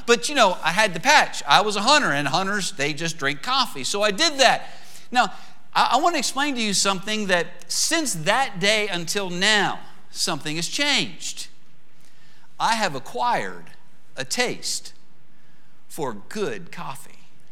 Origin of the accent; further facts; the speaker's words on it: Pennsylvania, United States; I grew up in Pennsylvania.